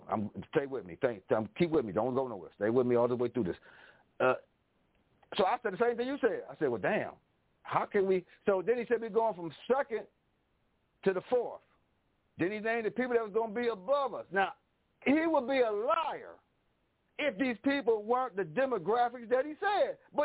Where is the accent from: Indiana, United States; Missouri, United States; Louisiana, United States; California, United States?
Missouri, United States; St. Louis; from St. Louis, much love to you